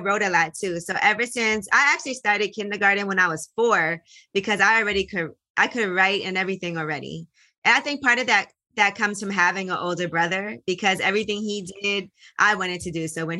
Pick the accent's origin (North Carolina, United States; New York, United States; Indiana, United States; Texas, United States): New York, United States; Brooklyn; Well, I was born in Brooklyn, grew up in Brooklyn in Flatbush. We had a two-family house